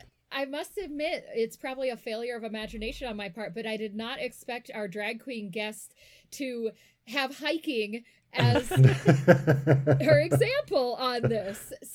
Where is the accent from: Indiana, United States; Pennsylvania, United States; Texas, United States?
Texas, United States; Dallas; I live in Utah and didn't grow up. I grew up in Dallas, which doesn't have a lot of hiking opportunities super close by.